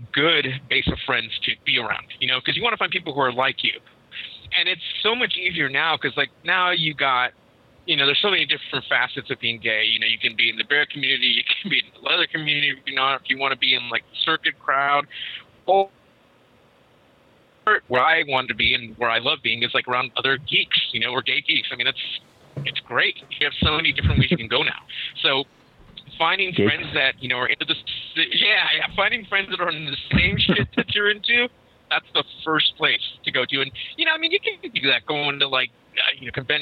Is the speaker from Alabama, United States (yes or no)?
no; San Jose, California, United States; Growing up, you know, having a lot of Latino men around me, growing up in San Jose, you have this idea of what you're supposed to be like as a dude, right?